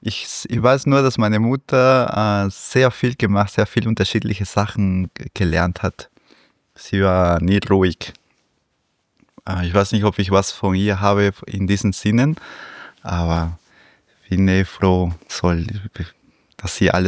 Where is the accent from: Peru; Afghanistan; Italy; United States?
Peru; Lima; German is a second language; ich bin ja in Peru aufgewachsen, in Lima.